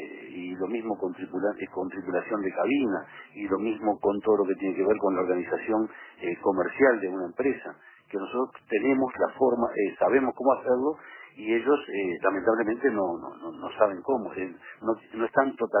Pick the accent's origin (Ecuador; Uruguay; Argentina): Uruguay; como uruguayo y como representante del gobierno uruguayo